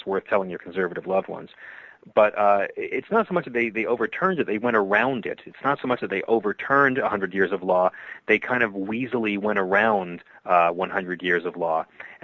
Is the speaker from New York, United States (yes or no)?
yes; Long Island, New York, United States; But I grew up on Long Island, so I pretty much have lived in a Guido reality show